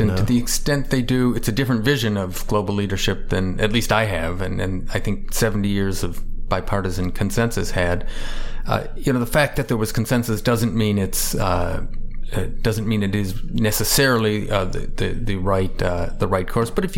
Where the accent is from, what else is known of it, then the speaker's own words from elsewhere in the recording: Chicago, Illinois, United States; I tell people I'm from Chicago. I'm a Cubs fan.